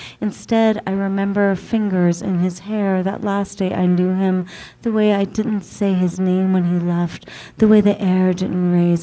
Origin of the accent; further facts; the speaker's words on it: South Carolina, United States; also born or lived in New York; So I grew up in South Carolina, and I know you can tell that from all my talking about the dogs and all of those other southern things.